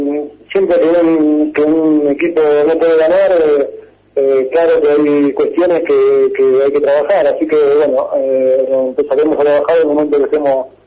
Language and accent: Spanish; Buenos Aires, Argentina; yo que vengo de Buenos Aires también